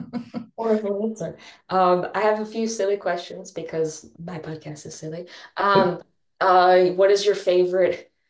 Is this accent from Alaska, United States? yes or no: no; Wisconsin, United States; Now, I'm from Wisconsin.